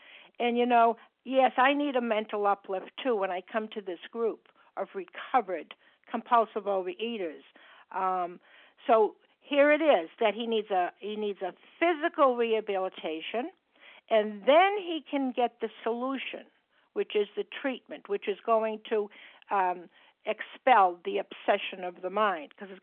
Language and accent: English; Massachusetts, United States; I'm from Massachusetts